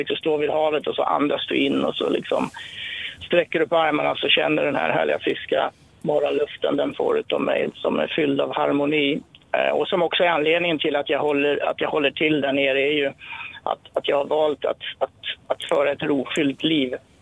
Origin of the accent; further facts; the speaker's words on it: Italy; jämfört med min uppväxt i Italien där man kan krydda fisk istället för bara salta och peppra den